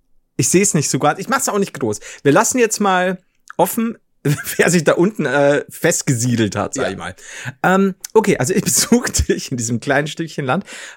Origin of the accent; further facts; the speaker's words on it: Germany; ich bin ja Deutscher und deswegen da habe ich mir überlegt, irgendwas Deutsches vielleicht.